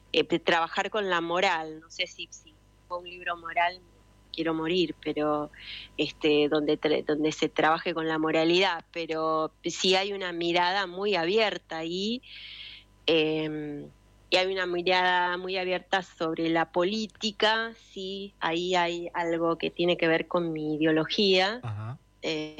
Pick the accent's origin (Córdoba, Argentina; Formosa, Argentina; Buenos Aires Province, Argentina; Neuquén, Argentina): Buenos Aires Province, Argentina; General Villegas; yo crecí prácticamente en la biblioteca de Villegas